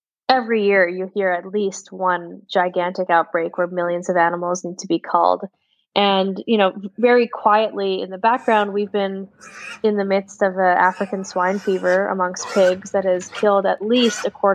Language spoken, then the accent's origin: English; Edmonton, Alberta, Canada; Where I grew up here in Edmonton, you know, we're a very fossil fuels oriented place.